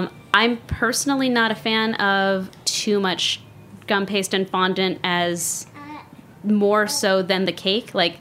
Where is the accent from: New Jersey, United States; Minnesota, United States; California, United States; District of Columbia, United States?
California, United States; Arcadia; But I grew up in Arcadia, California.